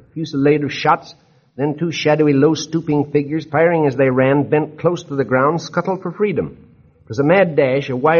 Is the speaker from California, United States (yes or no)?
yes; Laguna Beach, California, United States; Send it to me at my hometown, Laguna Beach, California.